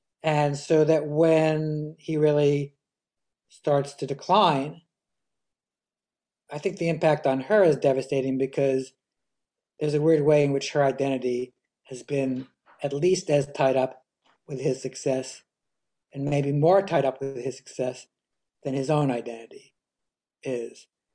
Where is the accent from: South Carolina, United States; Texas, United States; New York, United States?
New York, United States; New York City; I'm not a Knicks fan for some strange reason, because I grew up in New York City.